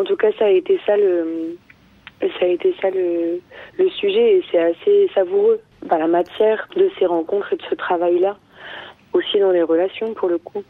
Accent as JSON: {"language": "French", "region": "Nouvelle-Aquitaine", "country": "France", "said": "moi je viens plutôt du Poitou-Charentes et de ces paysages-là plus simples, là à l'ouest, sans vraiment d'océan, sans vraiment de montagne ni de rhizome."}